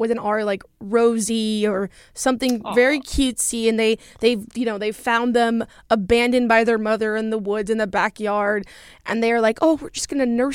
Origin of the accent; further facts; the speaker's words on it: South Carolina, United States; I grew up in South Carolina, okay? So the Boondocks, I grew up in a very small town.